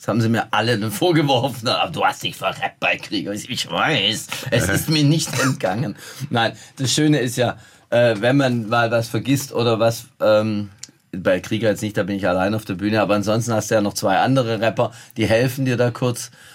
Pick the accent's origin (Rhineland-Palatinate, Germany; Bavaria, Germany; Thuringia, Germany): Bavaria, Germany; Munich; Ich komme aus München. Wir kommen aus München.